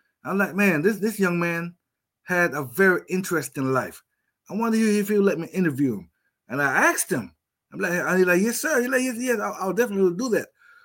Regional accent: Jamaica; growing up in Jamaica, too, as a young kid in Jamaica, I did the same.

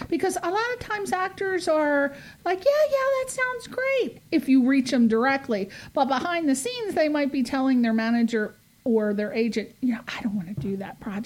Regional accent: East Coast, United States; I'm just telling it like it is. I'm from the East Coast. That's what we do.

